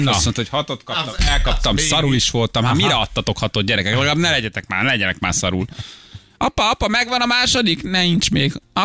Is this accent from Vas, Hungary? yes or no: yes; Szombathely, Vas, Hungary; Szombathelyi vagyok